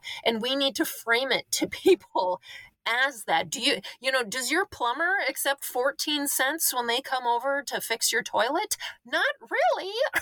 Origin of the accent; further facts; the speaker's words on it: North Dakota, United States; accent: North Dakota; I'm from a rural area in North Dakota. That's what my accent is for people who are listening.